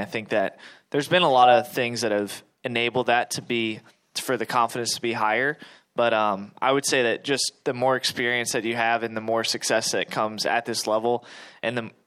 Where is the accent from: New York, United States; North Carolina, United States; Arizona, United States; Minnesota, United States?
North Carolina, United States; Charlotte; growing up in Charlotte, and I went to this race every year for a long time